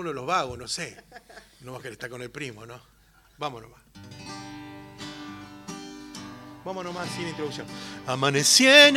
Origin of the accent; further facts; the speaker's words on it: La Matanza, Buenos Aires Province, Argentina; also born or lived in Chepes; yo soy nacido en Chepes, malcriado en La Matanza